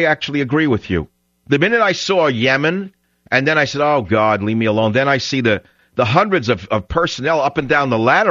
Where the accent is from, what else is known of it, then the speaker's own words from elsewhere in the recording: Bronx, New York, United States; born there; now in California, United States; At heart, I'm really a Texan, even though I'm born in the Bronx. I got to tell you, I don't have a congressman or a senator out here in California.